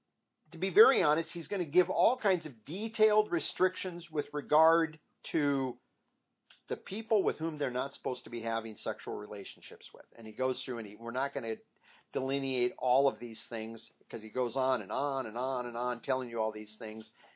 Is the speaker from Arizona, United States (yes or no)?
no; Iowa, United States; a wasting fever that went through the town back where I grew up in Iowa, this small town.